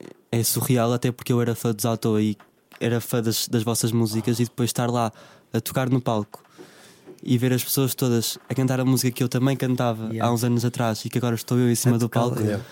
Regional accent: Porto, Norte, Portugal; now in Évora, Portugal; eu sou do Porto e só tenho estado mais em Évora agora, pronto, no trabalho da Atoa. Mas eu sinto-me de Évora quase enquanto sou.

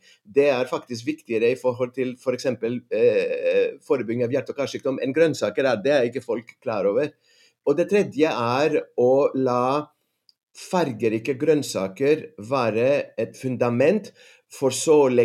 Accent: Athens, Attica, Greece; Norwegian is a second language; now in Norway; for meg så var det kom fra Aten, fra Hellas, Aten en stor by sånn sett, med en ganske så stor tilgang på forskjellige matvarer, og ikke minst egentlig grønnsaker, så var det et sjokk å komme til Norge

